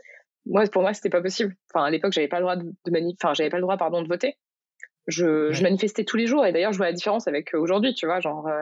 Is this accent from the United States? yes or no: no; Morocco; moi, j'ai grandi au Maroc et mes parents avaient fait le choix, quand j'étais petite, de me mettre dans une école marocaine où j'ai appris l'arabe